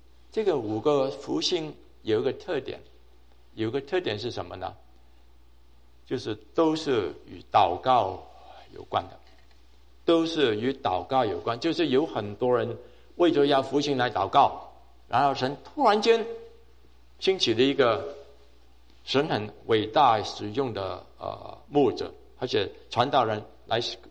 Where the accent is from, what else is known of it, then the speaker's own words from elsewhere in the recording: Hong Kong; now in United States; 我在香港长大，喝的水都要先怎么样？煮熟，等了冷了以后才喝。